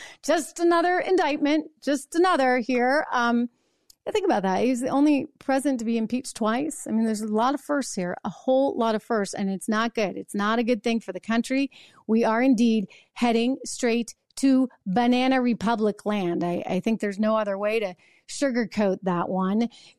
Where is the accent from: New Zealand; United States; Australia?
United States; New Hampshire; the state that I grew up in New Hampshire